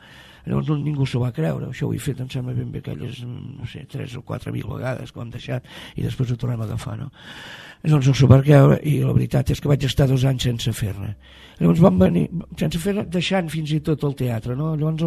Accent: Barcelona, Catalonia, Spain; soc d'Horta, del barri d'Horta, dels que encara anem a Barcelona quan hem d'anar a comprar alguna cosa

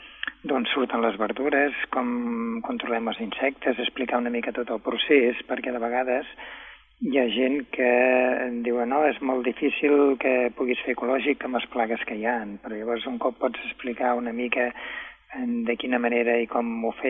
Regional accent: Canovelles, Catalonia, Spain; now in Ebro Delta, Spain; fa 24 anys que estic al Delta, però jo sóc del Vallès, precisament sóc de Canovelles, al costat de Granollers, a prop de vosaltres.

